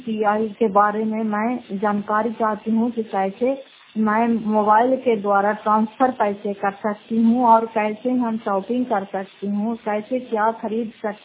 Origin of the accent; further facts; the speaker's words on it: Fatehpur, Bihar, India; घर फतेहपुर, पंचायत मकरावता, जिला नालंदा, कराकसराय ब्लॉक की निवासी हूँ।